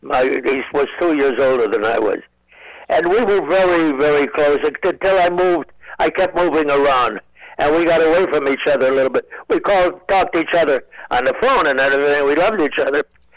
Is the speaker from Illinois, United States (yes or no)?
yes; Chicago, Illinois, United States; I come from Chicago, so I had to say something about a gangster.